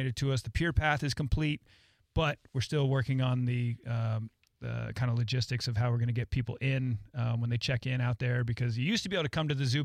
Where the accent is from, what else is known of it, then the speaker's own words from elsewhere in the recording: New Jersey, United States; I grew up in Jersey, so tchotchkes is like...